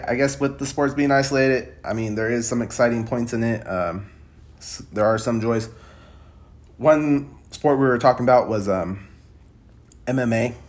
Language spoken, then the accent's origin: English; Sacramento, California, United States; Always, always exciting being a Californian myself from Sacramento, California.